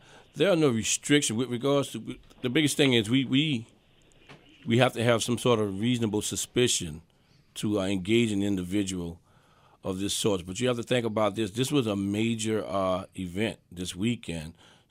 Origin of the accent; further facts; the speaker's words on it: the South, United States; Nine times out of ten, as a Southerner, you're going to see good morning or good evening.